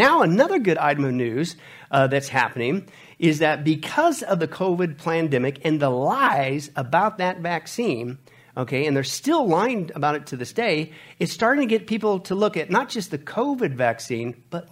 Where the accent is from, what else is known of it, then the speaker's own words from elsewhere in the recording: United States; I grew up in Kansas, Nebraska. We never took our pets anywhere.